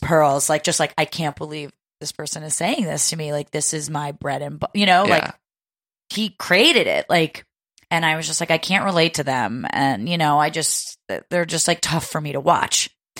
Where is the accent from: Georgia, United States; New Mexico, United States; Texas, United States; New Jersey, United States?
New Jersey, United States; now in New York, United States; I mean, I'm from New Jersey and I live in New York.